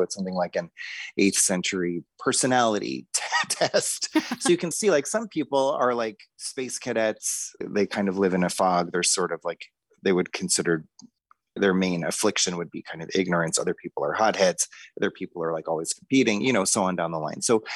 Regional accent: Boulder, Colorado, United States; I grew up in Boulder, Colorado in the 80s.

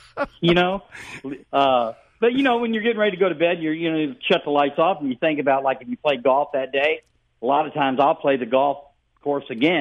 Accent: Elsberry, Missouri, United States; I grew up in Ellsbury. My dad was a realtor up there.

